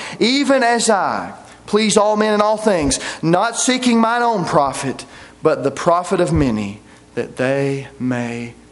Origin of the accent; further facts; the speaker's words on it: Franklin, Kentucky, United States; In Franklin, where I grew up in Kentucky, if I ever told someone that I was a … everybody immediately started to know who my grandparents were.